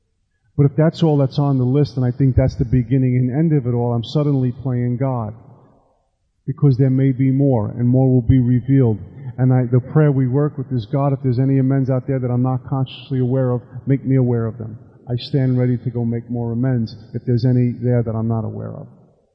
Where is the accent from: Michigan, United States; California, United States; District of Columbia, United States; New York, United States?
New York, United States; I mean, I'm from New York. We don't talk like that, right?